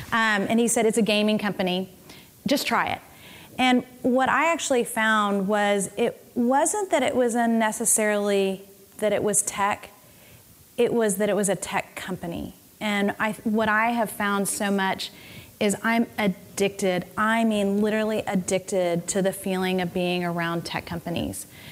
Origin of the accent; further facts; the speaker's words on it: Austin, Texas, United States; Now I grew up in Austin and I knew what Dell was